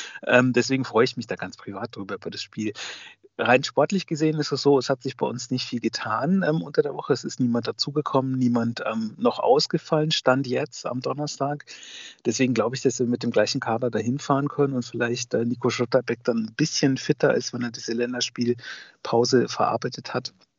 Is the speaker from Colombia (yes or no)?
no; Soest, North Rhine-Westphalia, Germany; born there; ich bin gebürtiger Soester